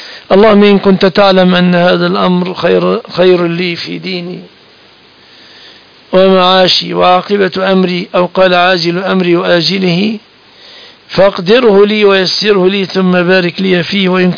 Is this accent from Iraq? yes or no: no; Egypt; في بلادنا مصر